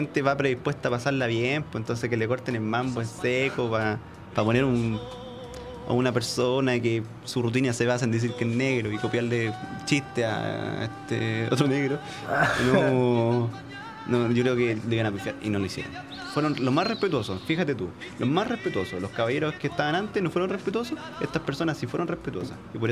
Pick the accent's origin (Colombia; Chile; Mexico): Chile; Puente Alto, Santiago Metropolitan Region; Por favor, si yo soy de Puente Alto.